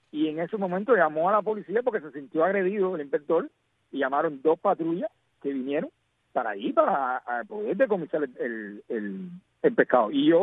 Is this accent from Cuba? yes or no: yes; Cuba; un chivatazo, como decimos cubanos.